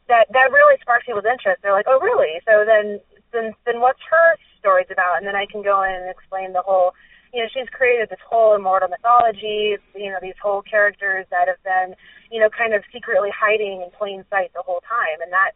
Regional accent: California, United States; I was really lucky growing up in California, and then I went to college in New York

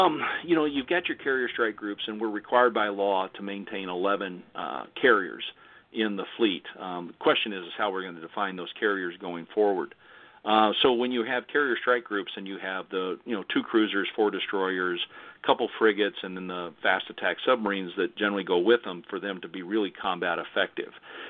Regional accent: United States; Because I'm an American, and I may write books about doctrine and dogma, I just never follow them.

